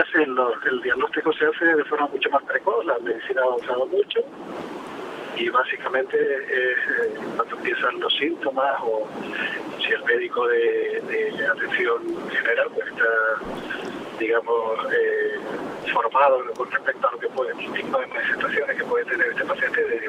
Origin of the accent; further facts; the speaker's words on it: Canary Islands, Spain; moved away; Yo soy canario. Mucho año fuera, pero canario.